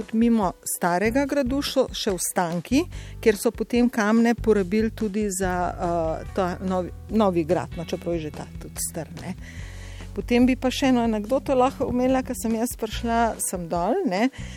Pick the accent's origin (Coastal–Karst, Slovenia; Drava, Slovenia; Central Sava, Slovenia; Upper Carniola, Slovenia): Upper Carniola, Slovenia; Tako, to je pa pač izhajam z Gorenjske in imam ta vesele, no.